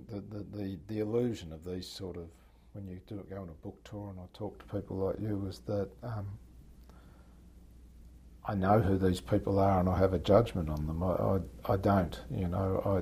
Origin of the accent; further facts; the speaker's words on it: Tasmania, Australia; born there; the little town where I was born in Tasmania